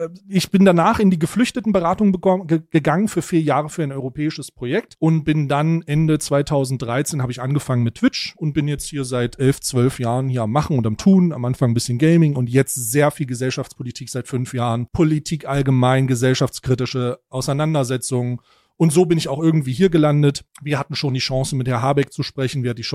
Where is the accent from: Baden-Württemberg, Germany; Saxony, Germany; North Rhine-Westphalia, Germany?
Saxony, Germany; Ich bin ursprünglich aufgewachsen in Ostdeutschland. Ich komme tatsächlich aus Sachsen.